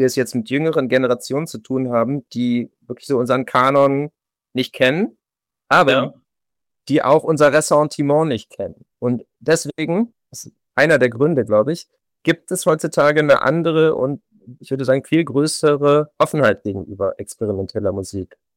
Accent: Monschau, North Rhine-Westphalia, Germany; ich habe es als Kind, ich komme ja aus Monschau, da gab es sehr viel Blasmusik.

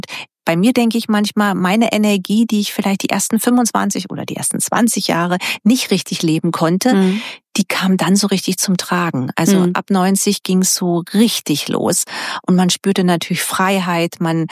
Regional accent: Berlin, Germany; Brauchen wir aber auch unsere Power als Berliner und müssen hier ein bisschen mit einbringen.

